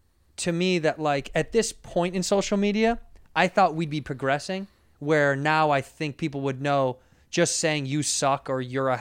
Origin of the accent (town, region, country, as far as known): Chicago, Illinois, United States; born or raised there